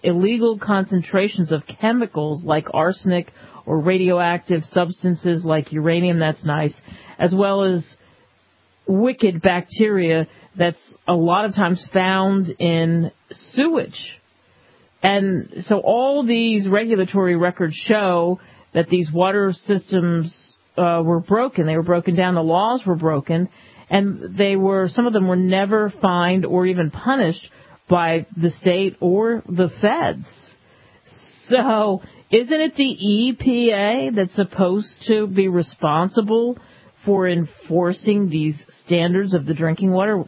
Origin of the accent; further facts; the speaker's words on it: New Jersey, United States; But I'll tell you, growing up in Jersey, they always told us it was the greatest water in the world.